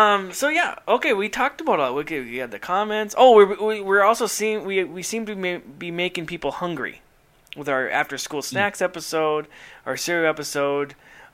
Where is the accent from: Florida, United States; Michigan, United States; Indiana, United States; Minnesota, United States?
Minnesota, United States; Duluth; two of my favorite breweries of all time are here in my hometown of Duluth, Minnesota.